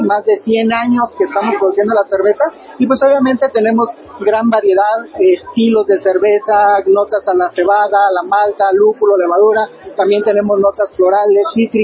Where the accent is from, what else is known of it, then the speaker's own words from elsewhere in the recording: Irapuato, Guanajuato, Mexico; yo vengo de la ciudad de Irapuato, capital mundial de las fresas.